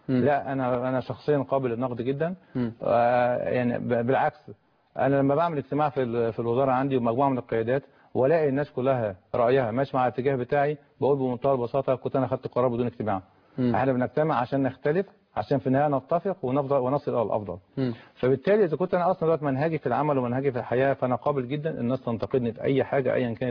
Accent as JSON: {"language": "Arabic", "country": "Egypt", "said": "انا كمواطن مصري"}